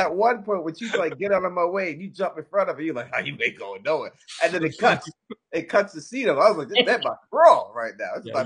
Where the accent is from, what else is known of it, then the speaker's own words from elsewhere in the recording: Queens, New York, United States; I mean, I grew up in Queens, New York, you always have certain guys who fit one role.